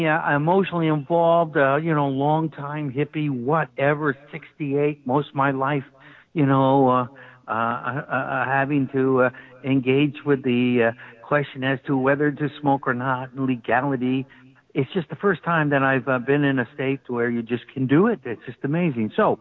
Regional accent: Iowa, United States; now in Los Angeles, United States; And I come from Iowa, you know, so, you know, when we do our Catholic worker thing in Iowa, we eventually run up against industrial agriculture and militarism.

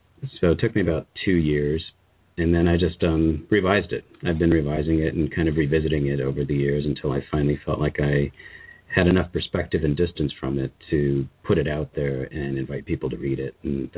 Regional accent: Ohio, United States; also born or lived in Peru; Well, I was born in Peru, but I was raised in Ohio.

